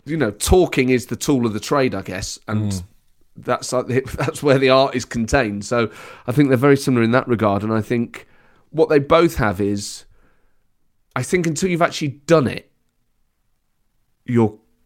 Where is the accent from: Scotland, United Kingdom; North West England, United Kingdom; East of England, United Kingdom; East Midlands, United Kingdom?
East Midlands, United Kingdom; Nottingham; Nottingham.